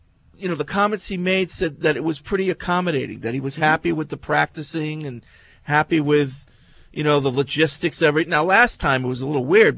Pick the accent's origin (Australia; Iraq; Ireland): Ireland; I'm from Ireland, and I saw both